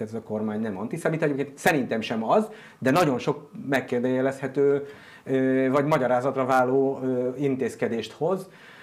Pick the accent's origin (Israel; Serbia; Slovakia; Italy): Israel; Ráadásul így izraeliként is ezt így már megszoktam.